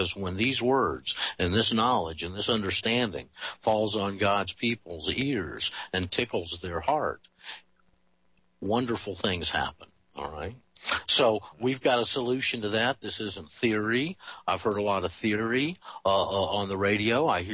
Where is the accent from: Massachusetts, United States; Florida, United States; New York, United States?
Florida, United States; Panama City; And I've done an extensive amount of fishing down off my hometown, Panama City, and in the Gulf Coast.